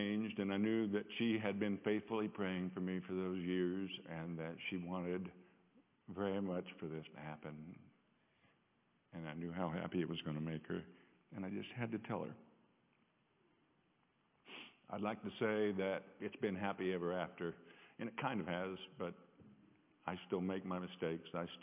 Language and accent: English; Albuquerque, New Mexico, United States; I'm from Albuquerque, New Mexico.